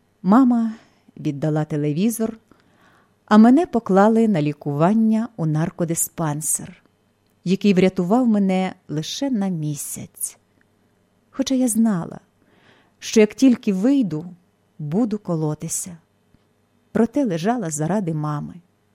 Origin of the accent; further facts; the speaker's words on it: Lutsk, Volyn Oblast, Ukraine; born there; Народилася я у місті Луцьку